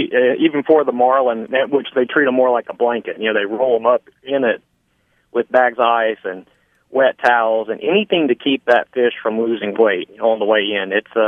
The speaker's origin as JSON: {"language": "English", "region": "Louisiana", "country": "United States", "said": "and of course I'm from Louisiana, so you got, we'll call it making bait."}